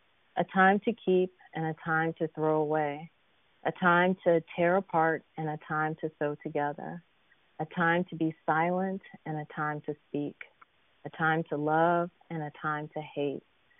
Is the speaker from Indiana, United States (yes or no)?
yes; Michigan City, Indiana, United States; But I was born and raised in Michigan City, Indiana.